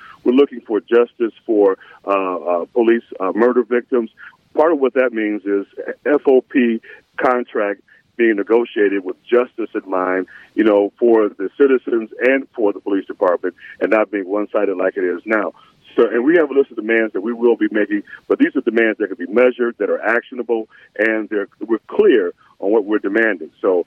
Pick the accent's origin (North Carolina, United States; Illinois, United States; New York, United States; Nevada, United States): Illinois, United States; Chicago; my folks are from Arkansas. I'm Chicagoan, but granddaddy had a big old hound dog.